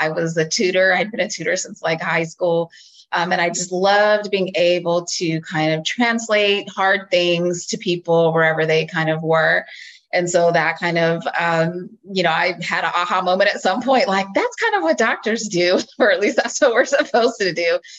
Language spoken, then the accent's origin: English; Oakland, California, United States; I was born and raised in Oakland, and I went to Oakland Public Schools and went on to college